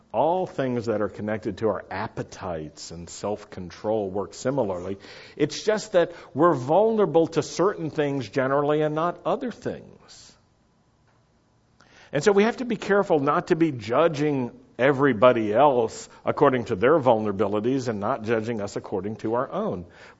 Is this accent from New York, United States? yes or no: no; Roanoke, Virginia, United States; I grew up in Roanoke, Virginia. We had a sign downtown, a big illuminated Dr. Pepper bottle cap.